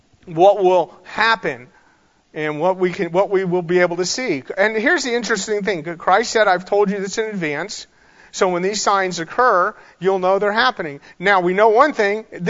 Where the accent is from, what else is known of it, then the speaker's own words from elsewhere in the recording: Florida, United States; I grew up in South Florida, and there's a guy that absolutely claimed he was the Messiah.